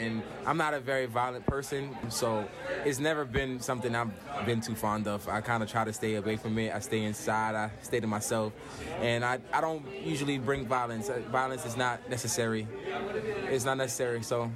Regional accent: Brooklyn, New York, United States; Well, I grew up in Brooklyn, New York, so in Brooklyn, violence is everywhere.

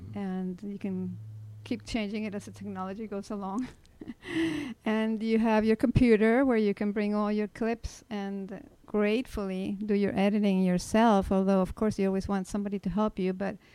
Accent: Caracas, Capital District, Venezuela; now in United States; Well, I come from Venezuela, Caracas. I have been in the U.S. since 1974.

